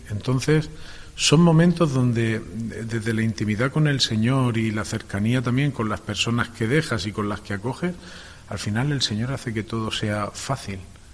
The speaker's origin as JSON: {"language": "Spanish", "town": "Benferri", "region": "Valencian Community", "country": "Spain", "tie": "born there", "also_born_or_lived": "Seville", "said": "Yo desde Benferri me trasladé con toda mi familia a Sevilla, donde mi padre pues tenía el trabajo y nos trasladamos allá. Luego volví otra vez para acá, a mi tierra"}